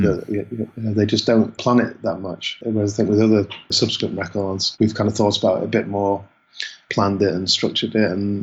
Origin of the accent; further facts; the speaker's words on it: Manchester, North West England, United Kingdom; that person meant a lot to me growing up in Manchester.